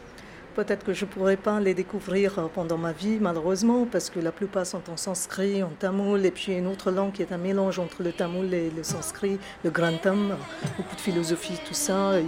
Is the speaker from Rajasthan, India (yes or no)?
no; Mumbai, Maharashtra, India; grands-parents maternels sont venus à Bombay il y a 50 ans, je crois à peu près. Ma mère elle-même, elle est née à Bombay et moi également. On est resté à Bombay, mais très ancré dans notre culture du Sud